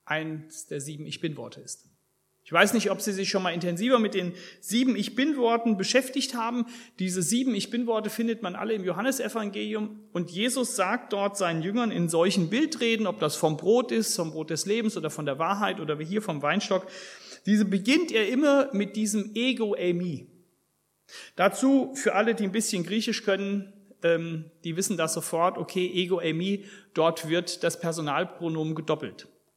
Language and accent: German; Helsa, Hesse, Germany; Bin aufgewachsen in der Nähe von Kassel in Helsaar.